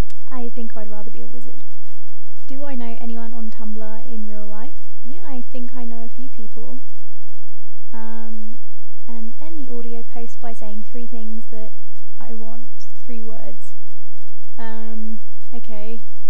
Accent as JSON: {"language": "English", "country": "United Kingdom", "said": "I am from the United Kingdom"}